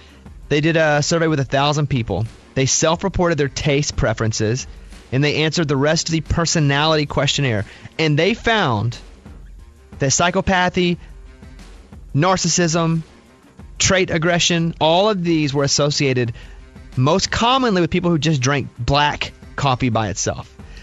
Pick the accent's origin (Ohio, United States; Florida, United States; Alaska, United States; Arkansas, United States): Arkansas, United States; Mountain Pine; I'm from Mountain Pine, Arkansas, population 700 people.